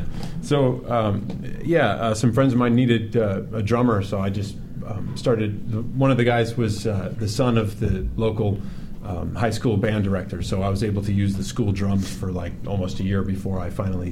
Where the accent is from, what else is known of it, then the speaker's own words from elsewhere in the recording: Trumansburg, New York, United States; This was Trumansburg, New York, which I tell people I'm from Ithaca when people ask, because Cornell is there